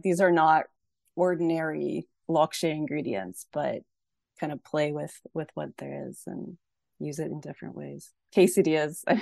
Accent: Rocky Mountains, Canada; I'm originally from Canada, from the Rocky Mountains, very small town in the middle of nowhere, not even from town, from a farm.

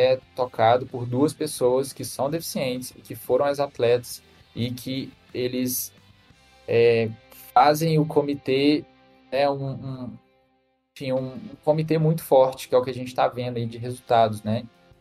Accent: Minas Gerais, Brazil; eu sou de Minas Gerais, né? Eu estou hoje em Belo Horizonte.

